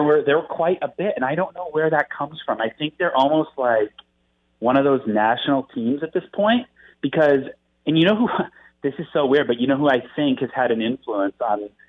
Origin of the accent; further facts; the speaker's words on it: St. Louis, Missouri, United States; I told him I was from St. Louis.